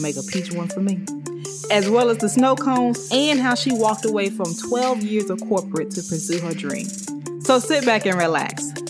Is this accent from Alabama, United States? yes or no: yes; Birmingham, Alabama, United States; This time, we're going to Birmingham, Alabama, my hometown. That's right, the 205 is in the house